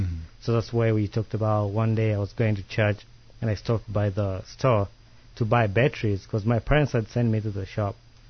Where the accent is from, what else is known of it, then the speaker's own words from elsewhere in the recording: Uganda; and I'm from Uganda.